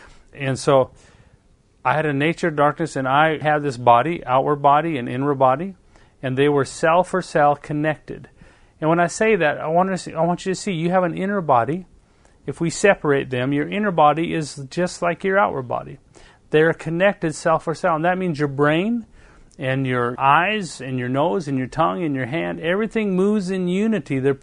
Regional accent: Penticton, British Columbia, Canada; born there; I was born in Penticton, B.C. I was born 2 months early, 7 months.

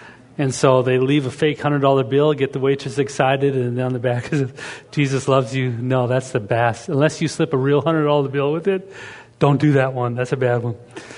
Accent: Canada; I'm from the Canadian tribe. We don't do that.

